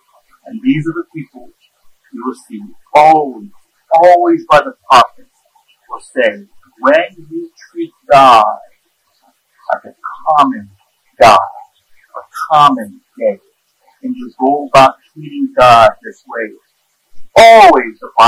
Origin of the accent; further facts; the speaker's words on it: South Korea; English is a second language; moved away; You know, when I was growing up in South Korea, I never saw a homeless person, by the way.